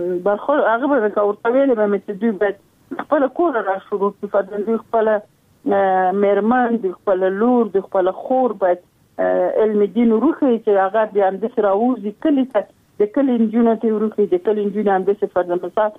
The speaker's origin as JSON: {"language": "Pashto", "region": "Logar", "country": "Afghanistan", "said": "د لوګر ولایت یم د محمد اغي ولسوالي او د سرخاو د کلی"}